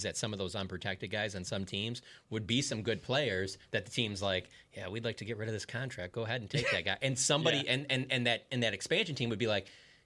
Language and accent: English; Detroit, Michigan, United States; I grew up in Detroit. I'm still a Detroit sports fan.